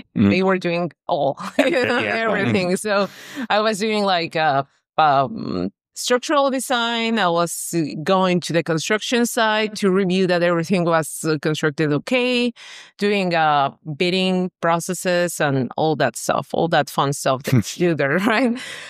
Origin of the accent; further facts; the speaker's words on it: Cuernavaca, Morelos, Mexico; English is a second language; I studied there in Mexico all my life. And then I did a bachelor degree there, or like in my small town where I lived. It's called Cuernavaca. It's close to Mexico City.